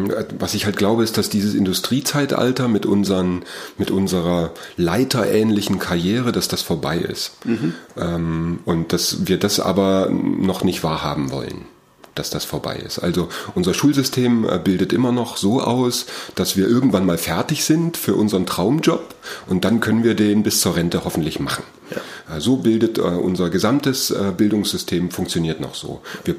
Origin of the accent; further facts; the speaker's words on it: Germany; wir natürlich als Deutsche